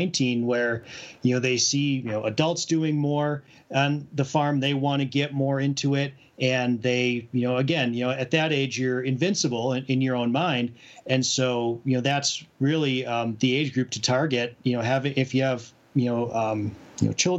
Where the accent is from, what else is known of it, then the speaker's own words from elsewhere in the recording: Midwest, United States; Growing up in the Midwest between Michigan and Wisconsin, the whole agricultural side of things is near and dear to my heart.